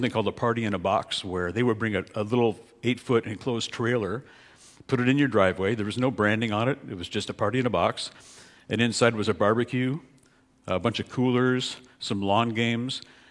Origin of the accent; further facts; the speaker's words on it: Waterloo, Ontario, Canada; 30 years ago, Forward was much like the church I grew up in Waterloo